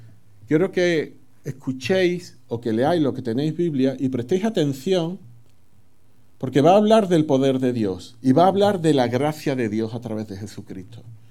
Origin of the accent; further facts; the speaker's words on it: Andalusia, Spain; Nos monté que yo soy sevillano. Allí lo que hay es una laguna en mi pueblo.